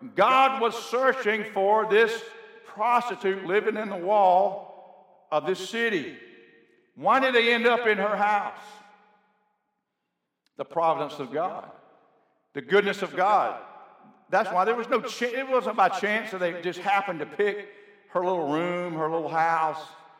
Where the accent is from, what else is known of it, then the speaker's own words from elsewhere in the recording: Florella, Alabama, United States; I was listening to a revival in Florella, Alabama, my hometown